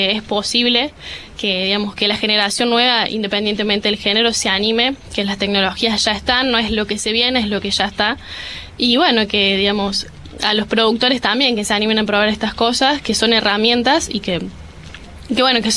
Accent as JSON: {"language": "Spanish", "region": "Córdoba", "country": "Argentina", "tie": "born or raised there", "lives_now": "San Francisco, Argentina", "said": "Yo soy de Córdoba, soy nacida y criada en Córdoba capital, y me mudé 200 kilómetros por el trabajo. Y de ahí, bueno, desde San Francisco salimos para todos lados."}